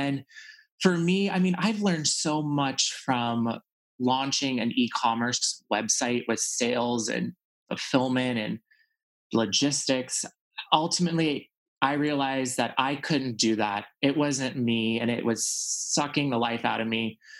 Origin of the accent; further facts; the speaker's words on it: Texas, United States; For me, I think just growing up in Texas and being sort of, you know, I felt like for a long time, I really wasn't able to be myself.